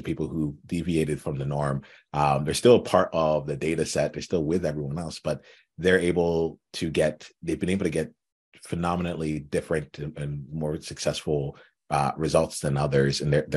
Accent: United States; I was born in America. So I grew up as honestly an African American, right?

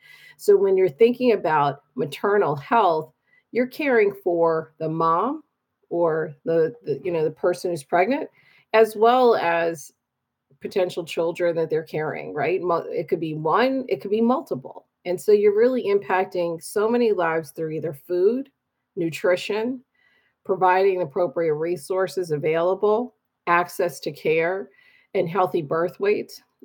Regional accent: Baltimore, Maryland, United States; I am actually from Baltimore, born and raised.

